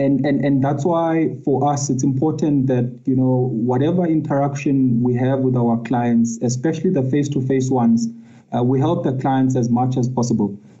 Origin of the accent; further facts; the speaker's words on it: Mount Frere, Eastern Cape, South Africa; also born or lived in Matatiele; I just think back to where I grew up in Mount Frere and Matatiel